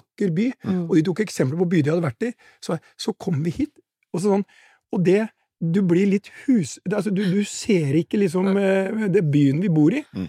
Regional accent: Porsgrunn, Telemark, Norway; now in Oslo, Norway; Når jeg kom fra Porsgrunn og første gang flyttet til Oslo, så gikk tungtransporten forbi rådhuset.

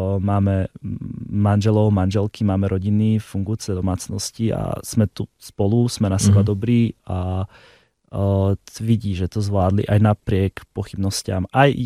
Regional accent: Prešov, Prešov Region, Slovakia; to je jeden z dôvodov, prečo som nikdy neodišiel z Prešova, prečo tam som doteraz.

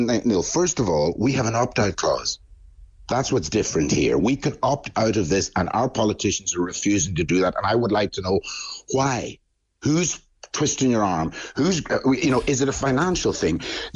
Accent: Killybegs, Ulster, Ireland; I grew up in Donegal in Killybegs. Never saw a black person until I was 13.

